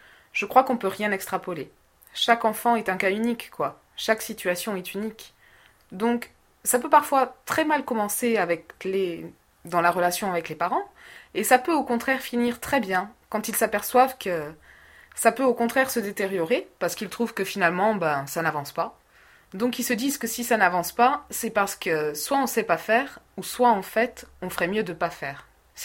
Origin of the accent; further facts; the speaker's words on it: Biarritz, Nouvelle-Aquitaine, France; Je suis née ici, hein, puis j'ai toujours habité ici. Voilà. Pur produit, pur produit.